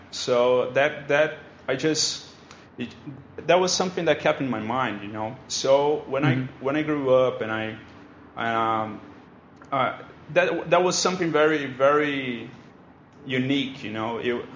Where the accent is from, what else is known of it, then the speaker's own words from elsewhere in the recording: Brazil; I'm from Brazil.